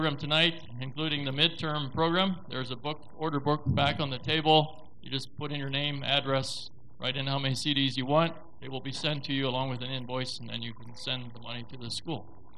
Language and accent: English; Michigan, United States; my dear wife Karen, and … we're from Michigan